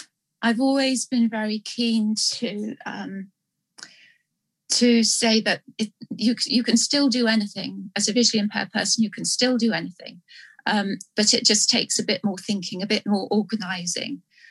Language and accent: English; London, United Kingdom; now in Malvern, United Kingdom; So I moved here 30 years ago when I could still see, and I came from London and I've always loved the Malvern Hills and walked my dogs on the hills.